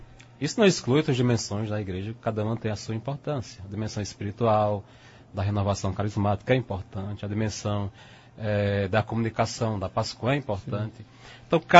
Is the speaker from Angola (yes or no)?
no; Santa Terezinha, Paraíba, Brazil; Eu sou de Santa Terezinha, sou filho de agricultores, uhum, né? Tenho 7 irmãos, sou o quarto